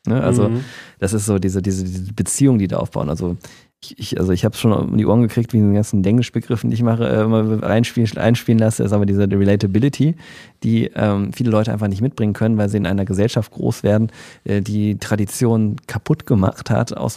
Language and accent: German; Düsseldorf, North Rhine-Westphalia, Germany; wir beide sind ja im Düsseldorfer Norden, beziehungsweise ein bisschen in der Stadtmitte aufgewachsen.